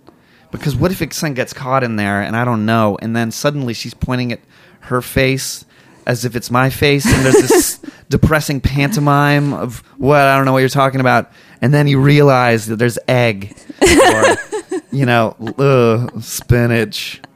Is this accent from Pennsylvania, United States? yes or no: no; New York, United States; Well, I try and tone down the fact, normally, that I'm from New York and that I'm coming to your city.